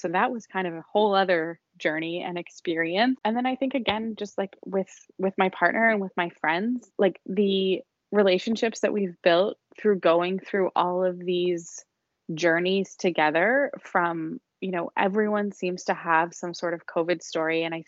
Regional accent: Canada; I think especially I'm Canadian, so you know, we feel like it's kind of close

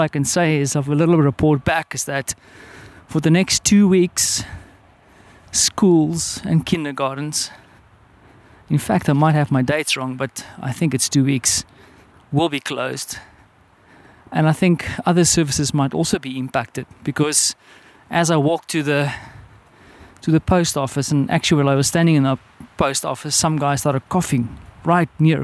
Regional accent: South Africa; I mean, I am South African.

